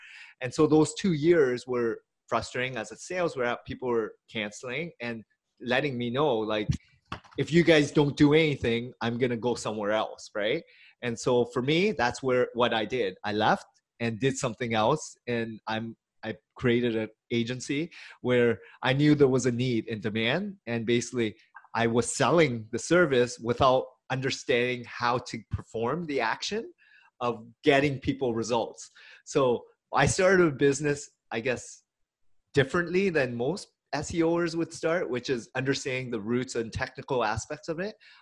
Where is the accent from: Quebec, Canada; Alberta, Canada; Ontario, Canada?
Ontario, Canada; Hamilton; now in Richmond Hill, Canada; I'm a little bit north in Richmond Hill, but I still consider myself a Torontonian. However, I was born and raised in Hamilton, so an hour away from Toronto.